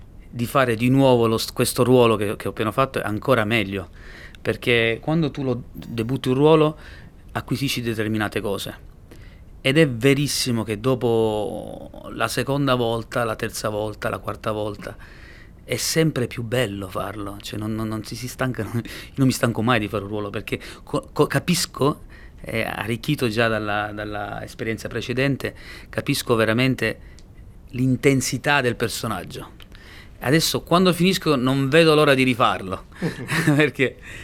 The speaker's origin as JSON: {"language": "Italian", "region": "Sicily", "country": "Italy", "said": "per me che sono siciliano"}